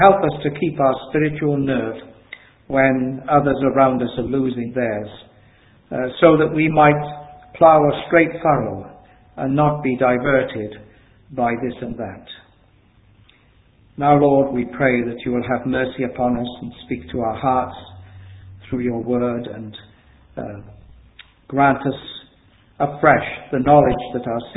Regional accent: Cardiff, Wales, United Kingdom; Well, I'm a Welshman, and I live in Cardiff.

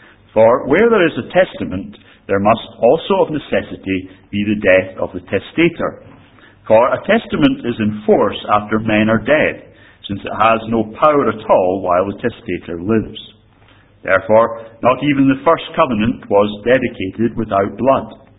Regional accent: Scotland, United Kingdom; As a Scot, I can't joke very much, so I won't.

